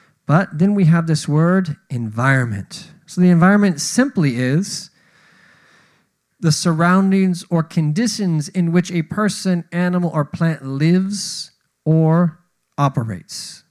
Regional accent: California, United States; And I'm originally from the Bay Area. The Bay Area is known for microclimates.

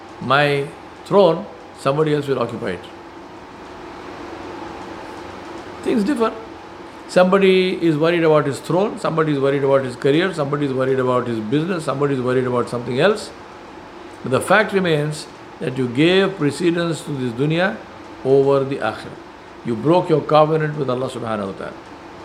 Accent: Hyderabad, Telangana, India; I am from Hyderabad

